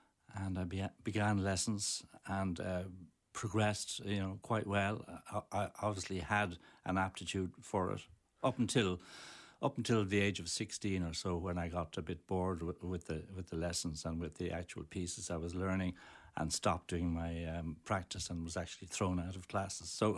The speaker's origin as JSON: {"language": "English", "town": "Malahide", "region": "Leinster", "country": "Ireland", "tie": "born or raised there", "said": "I was born in, physically in the Rotunda Hospital, but I grew up in Malahide."}